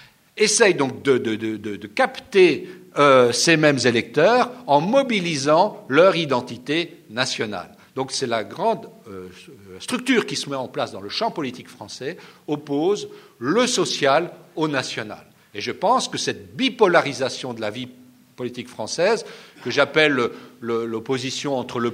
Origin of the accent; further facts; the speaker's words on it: Nancy, Grand Est, France; born there; moi-même, je suis lorrain d'origine et je suis né à Nancy.